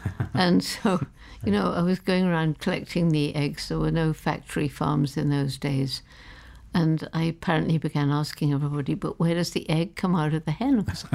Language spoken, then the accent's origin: English; London, United Kingdom; born there; Well, I was born in London.